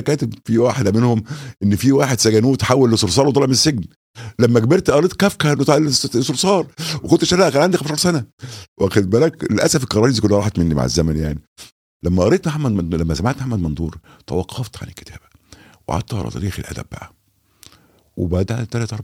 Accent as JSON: {"language": "Arabic", "town": "Alexandria", "region": "Alexandria Governorate", "country": "Egypt", "said": "انا من اسكندريه وشغال في الترسانه البحريه"}